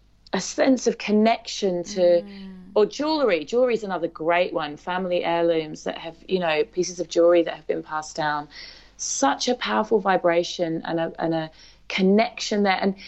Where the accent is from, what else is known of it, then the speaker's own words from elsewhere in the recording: England, United Kingdom; now in Australia; I mean, I grew up in the English countryside, and I love the English countryside deeply. But I've started to really fall in love with the Australian flora and fauna